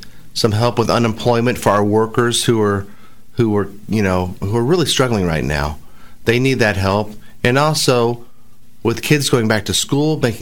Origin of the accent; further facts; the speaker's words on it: Van Meter, Iowa, United States; I was born and raised in Van Meter and graduated from Drake University.